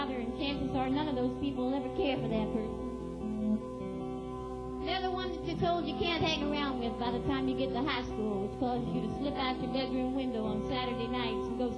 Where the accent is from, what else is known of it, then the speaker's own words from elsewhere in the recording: Austin, Texas, United States; I grew up in Austin, Texas, and I had a best friend growing up